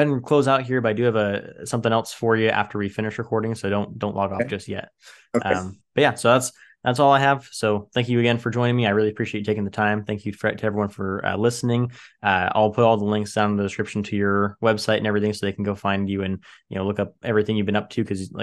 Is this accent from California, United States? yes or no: yes; Tulare, California, United States; growing up in Tulare County, I'm from Tulare, born and raised in Tulare. So I've heard your name my entire life.